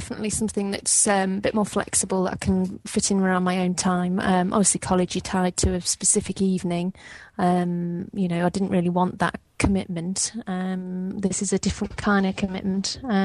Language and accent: English; Eccleshall, West Midlands, United Kingdom; from Eccleshall in Staffordshire, and I'm doing the Level 2 Technical Certificate in Domestic Plumbing and Heating.